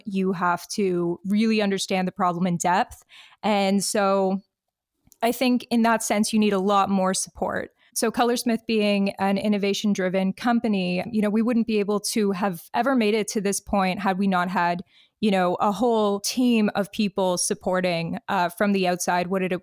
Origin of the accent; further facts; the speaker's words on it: Detroit, Michigan, United States; now in Canada; Yeah, absolutely. I'm proud of it. I am from Detroit, Michigan.